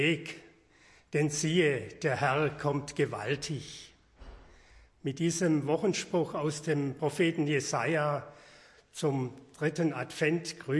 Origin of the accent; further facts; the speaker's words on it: Dietersweiler, Baden-Württemberg, Germany; Ich komme aus Dietersweiler. Ich bin verheiratet. Wir haben zwei Söhne.